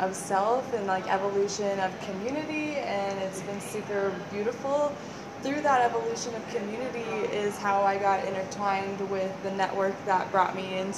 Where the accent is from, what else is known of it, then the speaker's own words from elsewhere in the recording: Colorado, United States; I am a Colorado native. I'm about to be 25 years old, so I've been here my entire life.